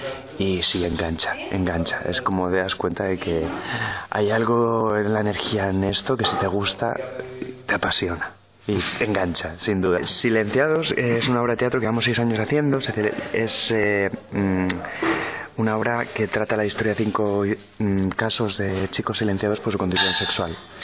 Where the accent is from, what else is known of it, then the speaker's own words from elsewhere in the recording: Palencia, Castile and León, Spain; now in Madrid, Spain; yo soy de Palencia, soy actor palentino, llevo ya 9 años viviendo en Madrid.